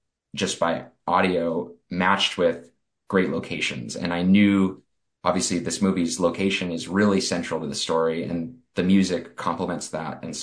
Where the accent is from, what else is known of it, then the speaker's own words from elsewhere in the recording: Denver, Colorado, United States; Denver's my hometown, so we had some urgency to do it there because of the Esquire Theater's closure